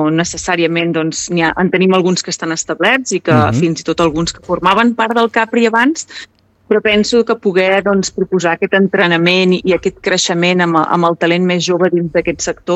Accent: Jorba, Catalonia, Spain; Doncs, originalment jo soc de Jorba, d'un poble petit al voltant d'Igualada.

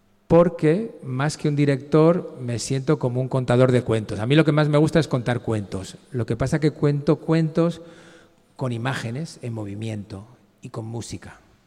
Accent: Bilbao, Basque Country, Spain; Yo soy de Bilbao. Y Bilbao, como sabéis, está en el norte y llueve mucho. Y yo estaba rodeado de cines.

